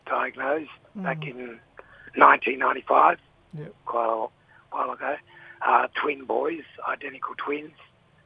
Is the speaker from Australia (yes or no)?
yes; Sydney, New South Wales, Australia; Born and raised on Gadigal land here in Sydney.